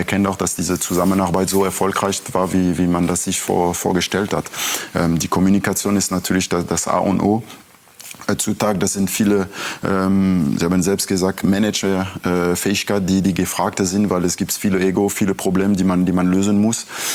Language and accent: German; Strasbourg, Grand Est, France; German is a second language; Racing Straßburg, das ist mein Heimatverein, das ist meine Stadt, wo ich aufgewachsen bin